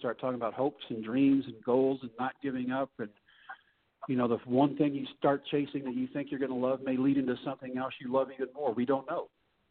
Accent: Texas, United States; I get to Tampa in September, and we're playing the Rangers in Arlington. So I'm back in my home state, haven't seen my kids in 3 months.

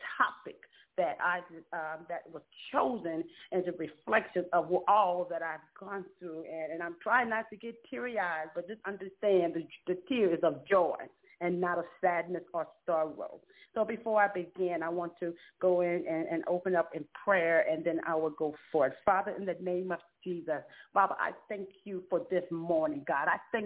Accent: Lafayette, Louisiana, United States; I'm from Lafayette, Louisiana.

